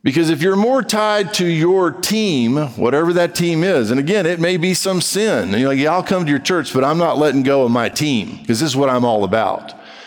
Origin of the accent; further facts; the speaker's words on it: Brazil; So, you may or may not know this about me. I grew up in Brazil.